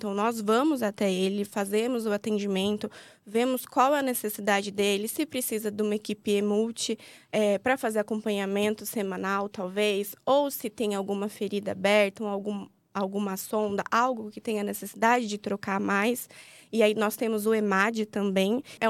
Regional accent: Guarulhos, São Paulo, Brazil; Eu sou paulista. Então, eu acho que eu era muito limitada à minha cidade, né? Que eu sou de Guarulhos.

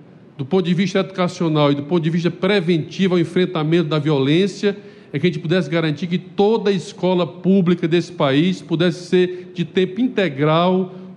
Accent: Ceará, Brazil; eu sou cearense

